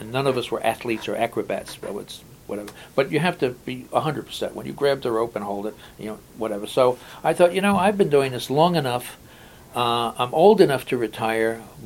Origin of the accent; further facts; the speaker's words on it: Brooklyn, New York, United States; now in Maine, United States; I live in Maine. It's wonderful. I'm a kid from Brooklyn